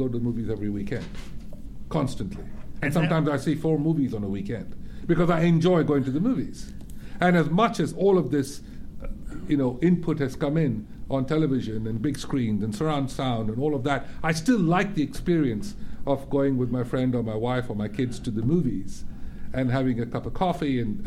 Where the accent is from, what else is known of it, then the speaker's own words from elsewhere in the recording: Chennai, Tamil Nadu, India; So I could go back to Chennai, to my hometown